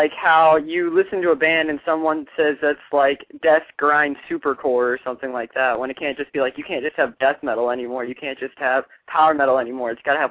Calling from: Florida, United States; I'm from Florida.

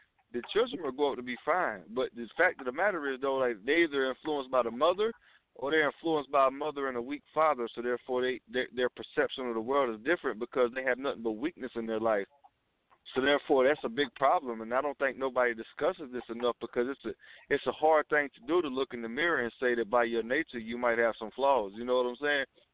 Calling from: Georgia, United States; I'm calling from Georgia.

